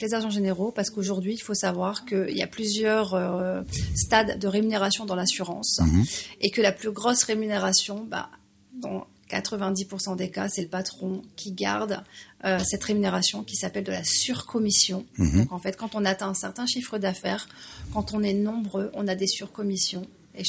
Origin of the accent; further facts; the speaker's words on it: Hauts-de-France, France; now in Le Havre, France; À côté d'Arras.